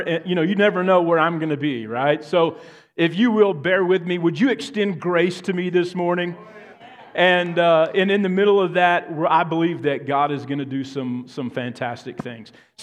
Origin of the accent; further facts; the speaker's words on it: Texas, United States; there's a West Texas term that I'm going to use, and if you don't know, I am from Texas